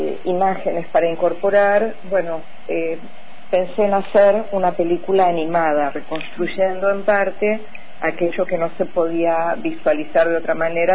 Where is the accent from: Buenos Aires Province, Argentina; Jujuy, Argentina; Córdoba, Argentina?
Buenos Aires Province, Argentina; Vicente López; yo soy de Vicente López, de la provincia de Buenos Aires, y yo fui a la escuela